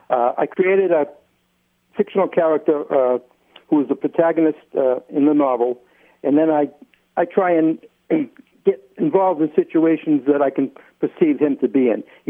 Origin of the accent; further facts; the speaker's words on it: Lawrence, Massachusetts, United States; That's quite right. I grew up in Lawrence, Mass, home of the original Great Imposter